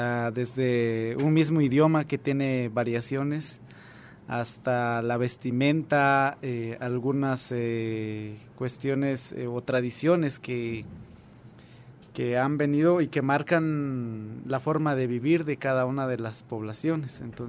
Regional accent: Totonicapán, Guatemala; a la de Quiché o a la de Totonicapán, de donde yo vengo.

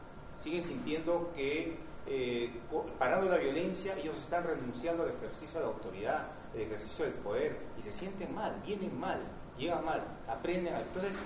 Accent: Peru

